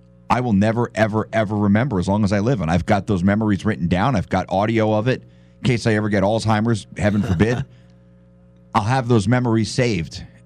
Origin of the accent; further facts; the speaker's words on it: New York, United States; also born or lived in Phoenix; I grew up outside New York. I lived in Phoenix when the Coyotes were really good